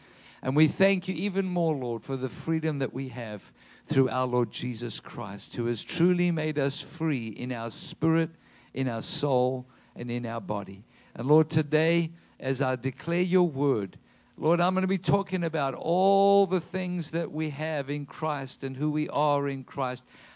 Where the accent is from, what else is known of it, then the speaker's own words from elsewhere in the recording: South Africa; now in United States; I grew up in South Africa.